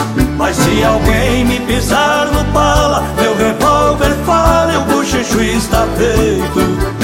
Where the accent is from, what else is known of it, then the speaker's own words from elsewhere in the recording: Passo Fundo, Rio Grande do Sul, Brazil; Me perguntaram qual é a razão de eu ter orgulho em ser Passo Fundense.